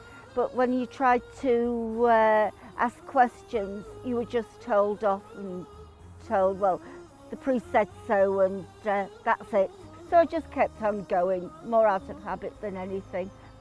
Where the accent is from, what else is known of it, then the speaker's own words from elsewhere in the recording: Manchester, North West England, United Kingdom; 57. I was born on the 28th of July 1957. I come from Chawton Kamhardy in Manchester, England.